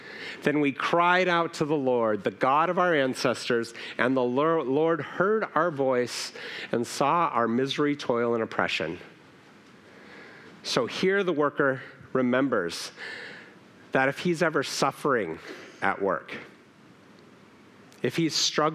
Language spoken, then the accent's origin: English; Seattle, Washington, United States; so I'm from Seattle, and we grow a lot of apples.